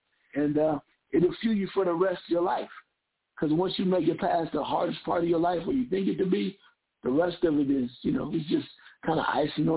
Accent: Dayton, Ohio, United States; the way I grew up in a very segregated community, growing up in Dayton, Ohio, most people stayed to themselves.

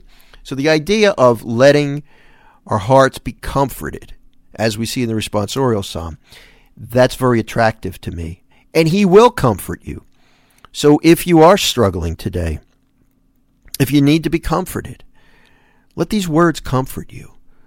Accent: Philadelphia, Pennsylvania, United States; now in South Jersey, United States; I grew up in the Philadelphia area, so I'm from the Northeast. I live in South Jersey now, so I'm kind of in the same area.

